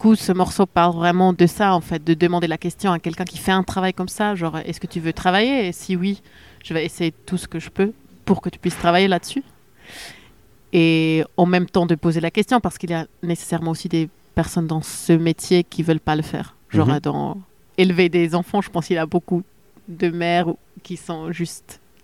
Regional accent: Switzerland; first language Swiss German; French is a second language; Donc normalement aussi les morceaux en suisse allemand, j'écris pas longtemps, j'écris en 10 minutes et c'est tout sorti

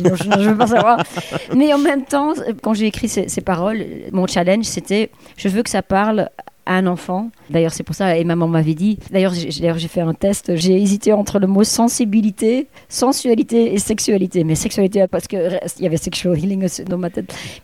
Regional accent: Flanders, Belgium; born there; à l'époque où je suis née en Flandre, il n'y a pas de hasard, en fait.

